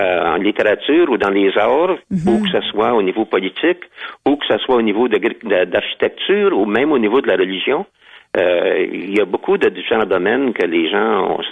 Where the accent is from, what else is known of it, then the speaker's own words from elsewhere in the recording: Aubigny, Manitoba, Canada; Comme moi, quand j'étais jeune, à Aubigny, tout le village parle français.